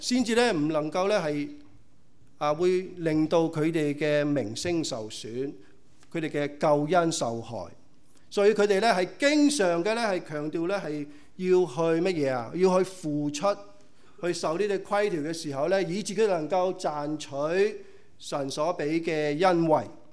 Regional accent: China; 比如蛇羹这样猪蹄这样猪粉这些好吃的嘛，我们中国人说。

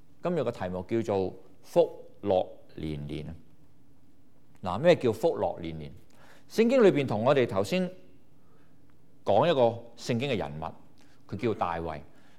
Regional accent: Guangdong, China; 我们中国人或者广东人有这样的说话

